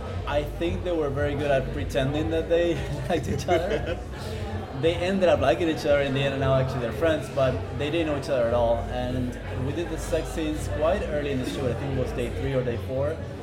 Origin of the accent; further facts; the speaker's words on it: Buenos Aires, Argentina; now in New York, United States; I'm from Buenos Aires and I live in New York, so I know those cities pretty well.